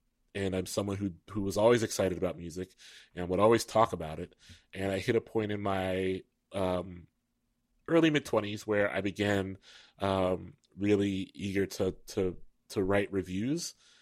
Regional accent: Columbus, Ohio, United States; In Ohio, that meant, you know, folks in Dayton. I'm from Columbus, but like folks in Dayton or folks in Cleveland would be reading, you know.

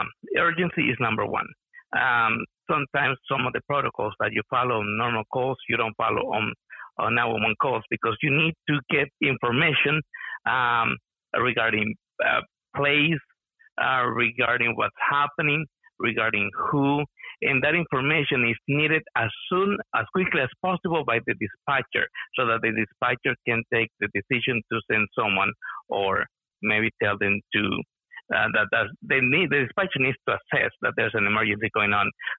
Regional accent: Dominican Republic; born there; first language Spanish; English is a second language; My Spanish I was born in Dominican Republic, so I'm native Spanish speaker.

